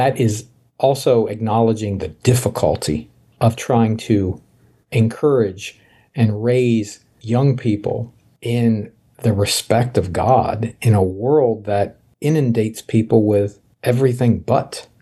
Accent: United States; I'm really an American. And by that, I mean my culture and the culture of America and what the culture I was raised in, the Constitution of the United States.

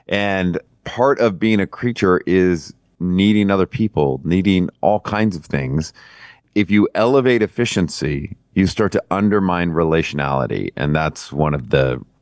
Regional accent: United States; I'm an American through and through

